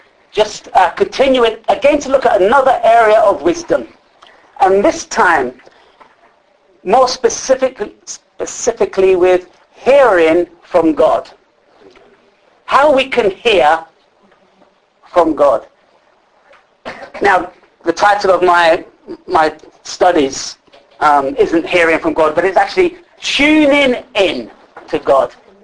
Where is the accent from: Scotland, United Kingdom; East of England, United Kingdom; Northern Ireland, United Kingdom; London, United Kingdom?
London, United Kingdom; born there; I was born in West London. And actually, I was born very close to Heathrow Airport. And our house where we lived, in the area where we lived, actually was right underneath one of the flight paths coming into Heathrow.